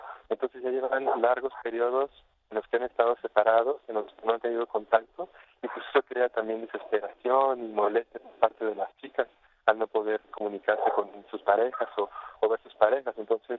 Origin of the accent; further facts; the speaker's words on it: Mexico; Yo soy mexicano, yo no tengo papeles para ir a Estados Unidos.